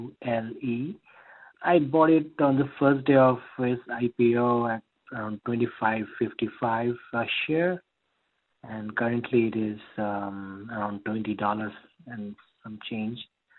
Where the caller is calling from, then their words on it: Naperville, Illinois, United States; I'm calling from Naperville, Illinois, a regular listener to your show.